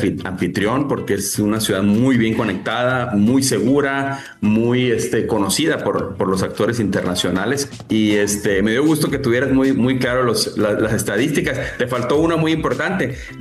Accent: Los Mochis, Sinaloa, Mexico; soy de Los Mochis, Sinaloa

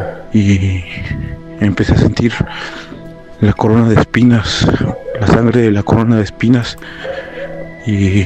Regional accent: Tlalpan, Mexico City, Mexico; soy de aquí de Tlalpan.

